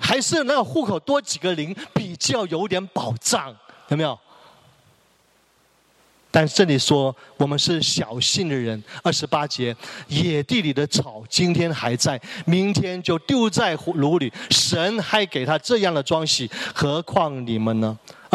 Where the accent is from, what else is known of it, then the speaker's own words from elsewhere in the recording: Hong Kong; now in Canada; 你说加拿大最穷的香港人是谁？我认第二，没有人敢认第一